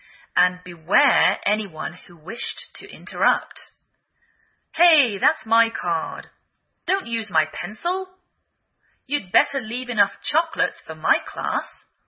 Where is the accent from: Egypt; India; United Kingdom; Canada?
United Kingdom; England; now in United States